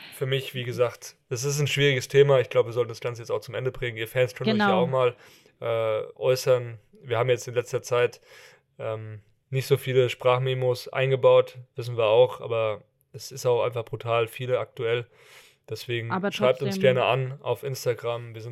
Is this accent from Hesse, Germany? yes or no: yes; Hesse, Germany; Also ich bin ja aus der Nähe von Frankfurt